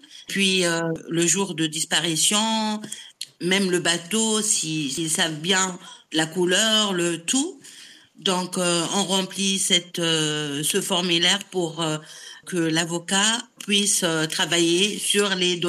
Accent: Tunisia; Je suis tunisienne. Et je suis fière de l'être

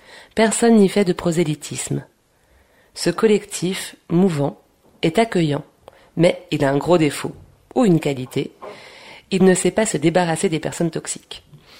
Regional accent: Lyon, Auvergne-Rhône-Alpes, France; Pour le coup, je viens de Lyon.

